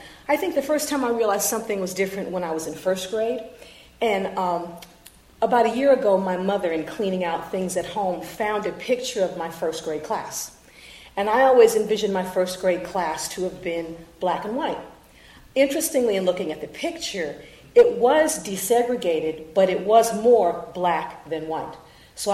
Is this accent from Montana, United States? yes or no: no; Fort Wayne, Indiana, United States; born there; I was born in Fort Wayne, Indiana, in an industrial community in northwestern Indiana because my relatives had migrated from Alabama and Mississippi